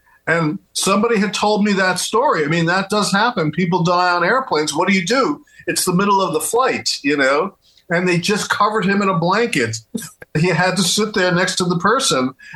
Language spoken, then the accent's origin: English; Brooklyn, New York, United States; we're both from Brooklyn. We're from the same neighborhood.